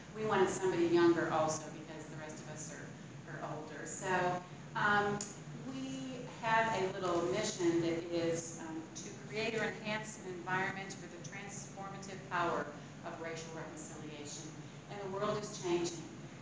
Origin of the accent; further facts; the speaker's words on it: Chicago, Illinois, United States; And I grew up around Chicago, and I know the world is not that way